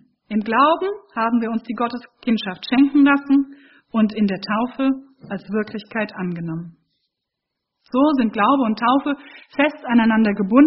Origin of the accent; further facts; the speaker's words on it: Hesse, Germany; als ich mein FSJ in Baden-Württemberg, im südlichen Baden-Württemberg gemacht habe, als Hessin